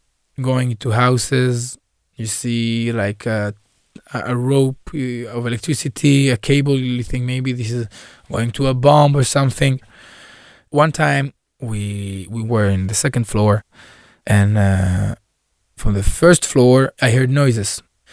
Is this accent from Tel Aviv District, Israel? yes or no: no; Jerusalem, Jerusalem District, Israel; 28, born and raised in Jerusalem, a rapper, a musician, and since the 7th of October, a miluimnik and a combat soldier.